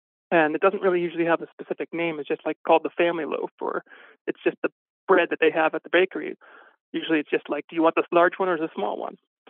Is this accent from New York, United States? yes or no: no; Rhode Island, United States; now in Vermont, United States; I'm currently in Vermont, but I grew up in Rhode Island.